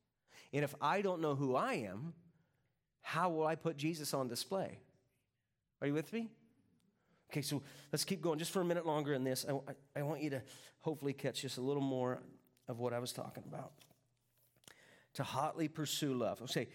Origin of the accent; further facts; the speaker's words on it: Kansas, United States; I'm from Kansas. In Kansas, you wash your clothes in this specific detergent so they don't smell, right?